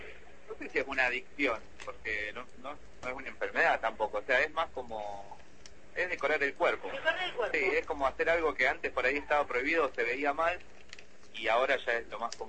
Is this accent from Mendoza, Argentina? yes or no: no; Pergamino, Buenos Aires Province, Argentina; De Pergamino, provincia de Buenos